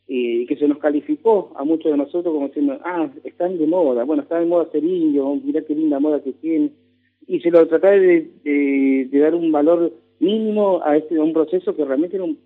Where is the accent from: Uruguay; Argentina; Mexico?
Argentina; nuestra identidad como argentinos